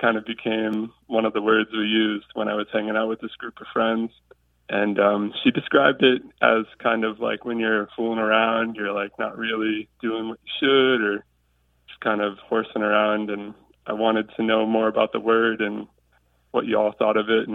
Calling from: Nantucket, Massachusetts, United States; I'm calling in from Nantucket Island, Massachusetts.

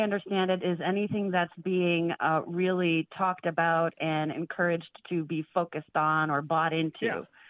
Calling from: Los Angeles, California, United States; I'm calling from Los Angeles.

